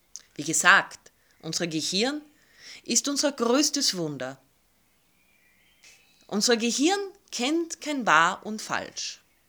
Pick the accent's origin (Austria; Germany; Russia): Austria; Carinthia; ich bin gebürtige Kärntnerin.